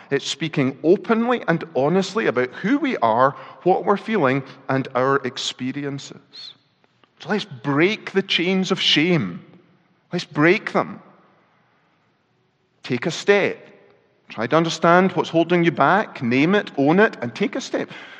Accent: Scotland, United Kingdom; Culture. I'm Scottish.

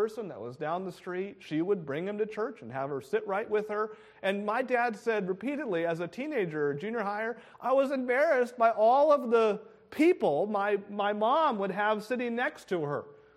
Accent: New Hampshire, United States; I remember growing up, we grew up in New Hampshire. When people go on vacation in the winter, they come here.

